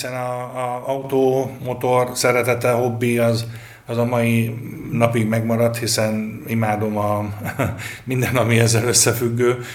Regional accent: Karcag, Jász-Nagykun-Szolnok, Hungary; born there; Hozzáteszem, én karcagi születésű vagyok

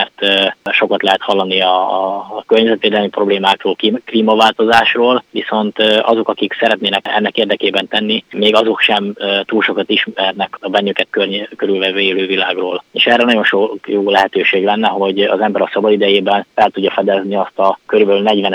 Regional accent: Bács-Kiskun, Hungary; Én itt nőttem fel ebben a közegben, és itt ismertem meg először saját magam az állatokat.

